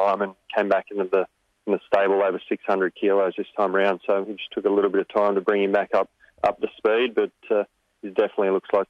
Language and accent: English; Sydney, New South Wales, Australia; I grew up in Western Sydney, actually, at Brent Zarafa, where he grew up as well.